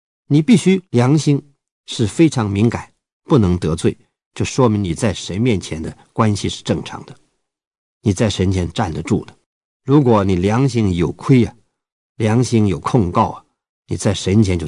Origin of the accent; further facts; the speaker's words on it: China; 我们中国人骂人说丧尽天良啊